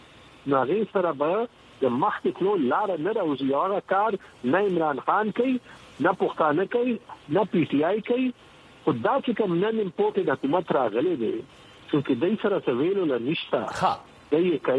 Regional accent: Pakistan; په پاکستان کې پاکستانیان یو په پاکستان باندې فخر کوو

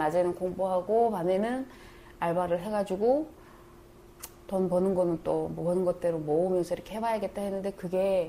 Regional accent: North Korea; 저희는 북한 사람이라고 이제 온 지 얼마 안 되는 진짜 얼마 안 됐어요.

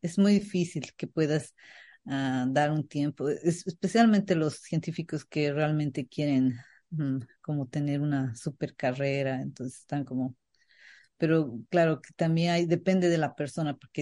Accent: Bolivia; son esas limitaciones como bolivianos que no que te limitan

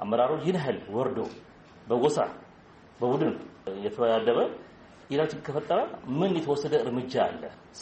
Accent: Dire Dawa, Ethiopia; እኔ ድሬዳዋ ተወልጄ ያደግኩት

